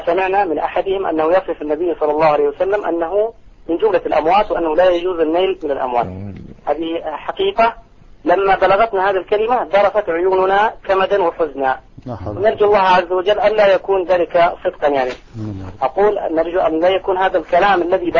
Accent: Saudi Arabia; كما يقال عندنا في السعودية

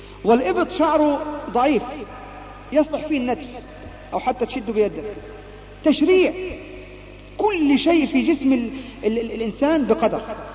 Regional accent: Upper Egypt, Egypt; حتى كانت عندنا في الصعيد، لو الناس عندكم من الصعيد

